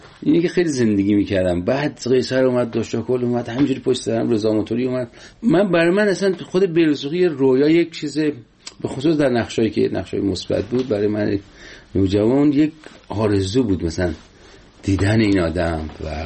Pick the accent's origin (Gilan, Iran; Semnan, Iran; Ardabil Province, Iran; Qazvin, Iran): Semnan, Iran; Sangsar; غذای سنتی ولایت ما سنگسر، یکی از دهات شمال سمنان